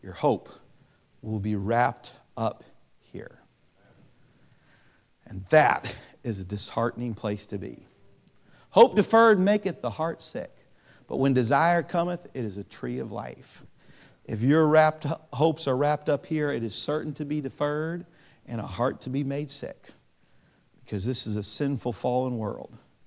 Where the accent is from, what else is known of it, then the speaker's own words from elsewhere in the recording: United States; But beyond that, as an American, it's a sad thing, isn't it?